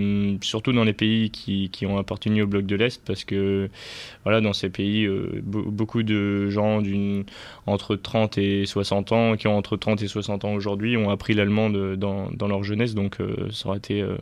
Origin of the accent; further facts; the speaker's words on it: France; avoir des problèmes par rapport au fait que je viens de France